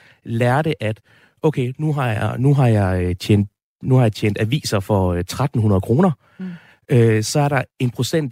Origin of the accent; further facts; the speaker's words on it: Esbjerg, Region of Southern Denmark, Denmark; also born or lived in Aalborg; Så jeg blev født i Aalborg, og så boede i Esbjerg efterfølgende.